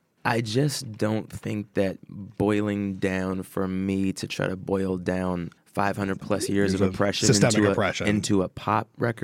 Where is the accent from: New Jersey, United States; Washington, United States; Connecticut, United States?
Washington, United States; Seattle; I grew up in Seattle, Washington, in like a middle to upper middle class home.